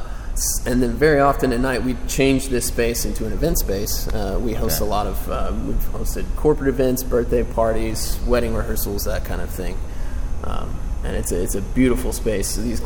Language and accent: English; Texas, United States; now in New York, United States; I was born and raised in Texas.